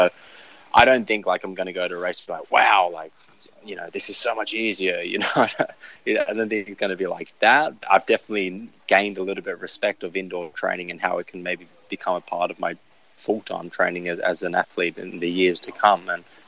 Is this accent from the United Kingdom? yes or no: yes; United Kingdom; And we're both British in strange ways, you know, Kenyan heritage for him and Australian sort of for me.